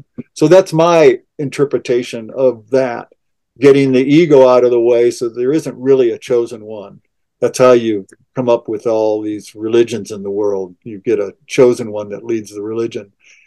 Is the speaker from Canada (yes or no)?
no; Sioux City, Iowa, United States; but I'll go to my hometown, Sioux City, Iowa, and heart of the Midwest.